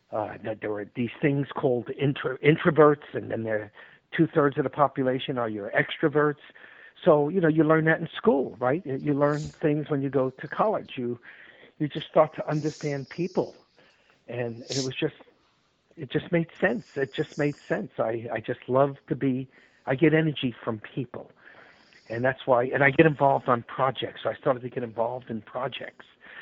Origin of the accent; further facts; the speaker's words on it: New York, United States; also born or lived in Los Angeles; I grew up in New York, ended up in the music business in New York, moved over to Los Angeles, and spent about 17 years in the music business.